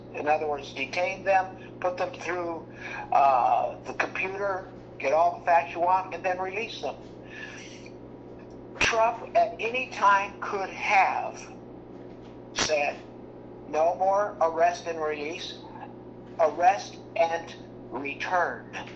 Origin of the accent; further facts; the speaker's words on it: El Paso, Texas, United States; because my hometown is El Paso.